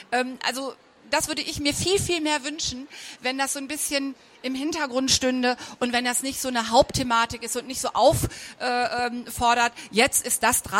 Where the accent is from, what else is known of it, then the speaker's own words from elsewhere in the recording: Braunschweig, Lower Saxony, Germany; mehr ist in Braunschweig, wo ich herkomme, dann auch so nicht möglich, weil Eltern das gar nicht haben möchten.